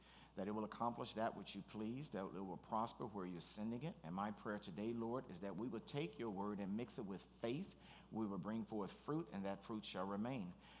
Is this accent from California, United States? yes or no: yes; Compton, California, United States; I really made a decision when I was growing up in Compton, running from gangs, and people pulling guns on me and all that, that when I become a man, I'm not going to live here.